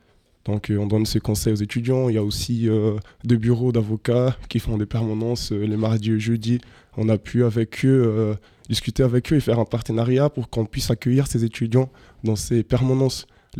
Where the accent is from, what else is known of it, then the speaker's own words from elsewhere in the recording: Brazil; French is a second language; now in France; Alors, je viens du Brésil. Je suis en France depuis 2019.